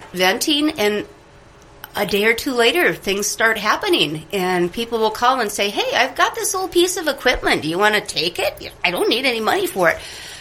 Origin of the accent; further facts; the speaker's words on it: Innisfil, Ontario, Canada; I'm from Innisfil, near Thornton. And I am a newer to farming, middle-aged farming woman.